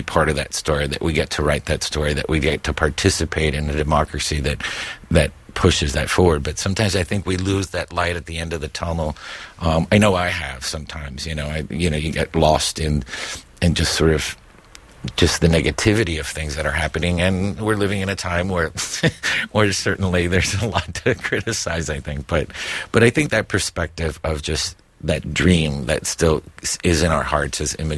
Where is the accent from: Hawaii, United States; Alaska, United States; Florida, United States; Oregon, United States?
Florida, United States; Miami; growing up in Miami, I lived between two imaginary worlds, of course. One was the Cuba that was in our parents and families, that 1950s, 60s Cuba that was this amazing place, but we had never been there.